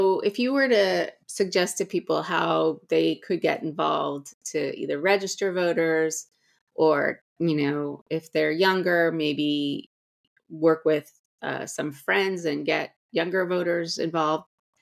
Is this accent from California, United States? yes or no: yes; California, United States; Now, I grew up in California.